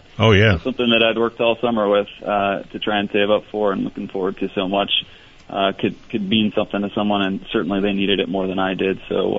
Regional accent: Rhode Island, United States; So I grew up in Rhode Island and had a great time visiting friends and coming up to Vermont over the years.

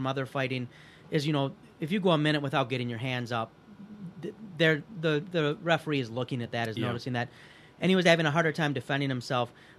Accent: Michigan, United States; who, by the way, is from Michigan, my home state, although I was not pulling for him in the fight.

